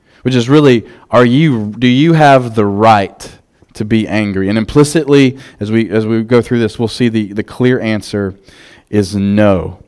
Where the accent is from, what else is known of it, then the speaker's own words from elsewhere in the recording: the South, United States; I was from the South too. That's as you get old in the South, you just start growing stuff.